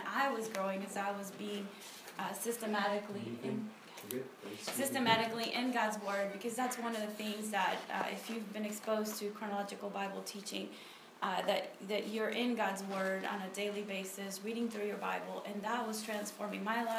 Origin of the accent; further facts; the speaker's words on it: Honduras; I grew up in Central America in Honduras, and I actually became a Christian in college while attending LSU. I got a scholarship to come to the U.S. for school